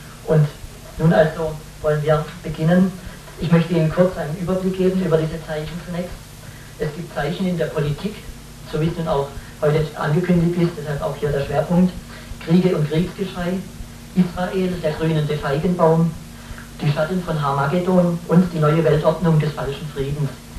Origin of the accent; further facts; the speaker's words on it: Pforzheim, Baden-Württemberg, Germany; weil es in der Nähe meiner Heimatstadt Pforzheim liegt